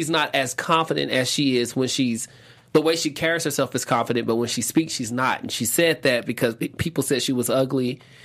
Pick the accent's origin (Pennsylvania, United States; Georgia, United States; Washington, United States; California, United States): Georgia, United States; Atlanta; I'm from Atlanta.